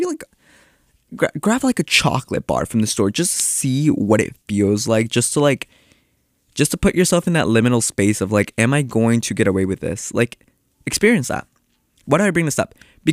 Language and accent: English; North Carolina, United States; I'm from North Carolina. Specifically, I'm from Eastern North Carolina. It looked like 30, 40 minutes from the beach.